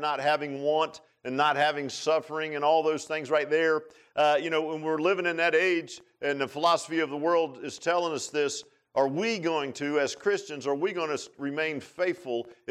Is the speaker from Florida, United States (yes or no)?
no; Virginia Beach, Virginia, United States; I grew up in Virginia Beach, and it was in a little neighborhood. Neighborhood's still there.